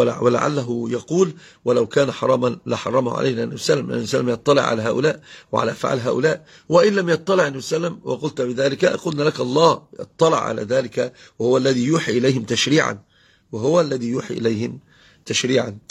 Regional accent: Egypt; القثاء عندنا في مصر يسمونه أتى، اللي هو قرينة الخيار

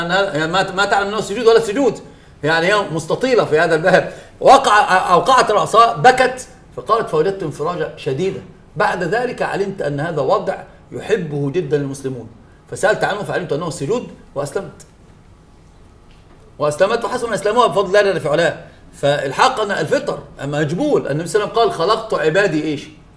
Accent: Egypt

